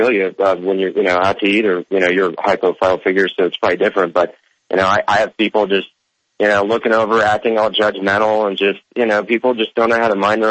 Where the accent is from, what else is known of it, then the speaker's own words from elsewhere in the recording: New York, United States; Yeah, well, I'm originally from New York, and it's really sad to see what's happened to that city in the past.